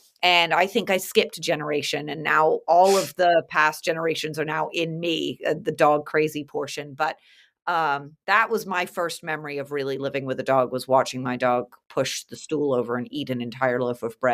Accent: England, United Kingdom; So we grew up in England, and she went to this English hunting kennel

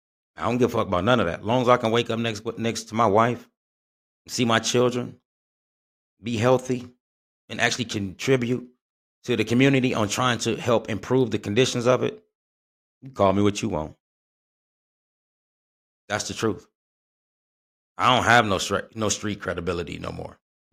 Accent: Flint, Michigan, United States; now in Atlanta, United States; Here in Atlanta, we just killing. In my home state of Flint, Michigan, they killing.

